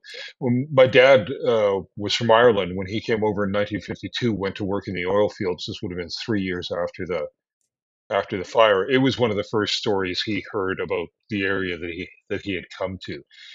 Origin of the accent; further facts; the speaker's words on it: Calgary, Alberta, Canada; I'm originally from Calgary in southern Alberta, so right above Montana.